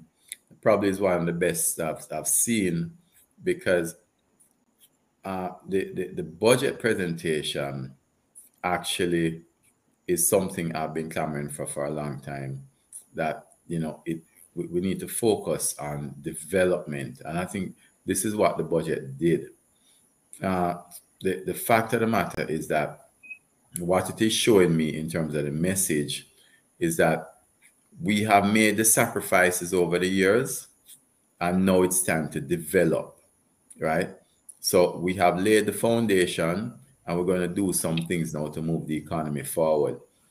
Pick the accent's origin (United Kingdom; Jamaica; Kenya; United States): Jamaica; apart from the fact that I'm Jamaican.